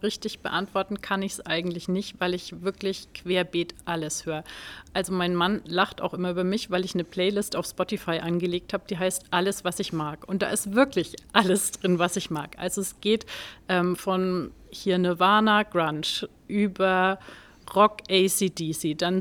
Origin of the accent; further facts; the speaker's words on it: Bischberg, Bavaria, Germany; also born or lived in Bamberg; Ich bin 44 Jahre alt und ich komme aus Bischberg. Ich bin in Bamberg geboren, habe in Bamberg studiert, bin hier in der Nähe ins Referendariat gegangen und bin praktisch nie weg gewesen.